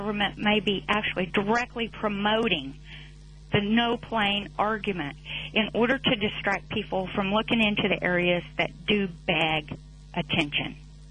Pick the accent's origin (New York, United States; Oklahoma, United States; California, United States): Oklahoma, United States; I'm from Oklahoma.